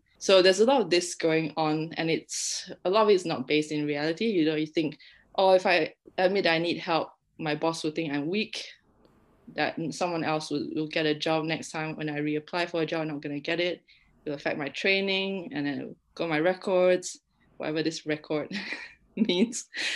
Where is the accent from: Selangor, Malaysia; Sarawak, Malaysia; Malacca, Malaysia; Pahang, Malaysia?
Sarawak, Malaysia; Kuching; And I think growing up in Kuching, don't think anyone really talked about mental health at any point when we were growing up.